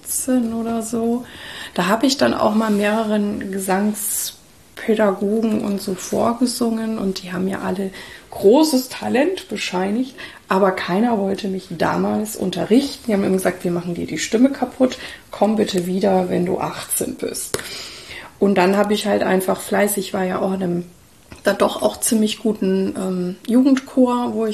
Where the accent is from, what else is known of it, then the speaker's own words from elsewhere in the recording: Bavaria, Germany; dass ich bin ja auch in Franken groß geworden